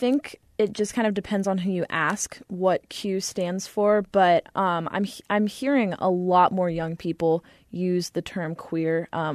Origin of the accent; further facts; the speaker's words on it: Kansas, United States; You tell people that you're from Kansas and that you're bi, and people automatically expect that you're just going to get so much hate.